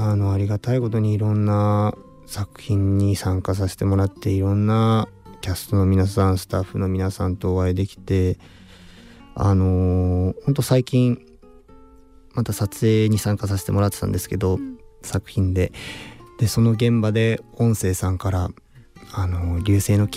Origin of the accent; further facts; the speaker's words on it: Naha, Okinawa, Japan; now in Tokyo, Japan; 沖縄の那覇市出身で、芸能界に最初入ったのはこう親の転勤で東京に来てからなんですよね。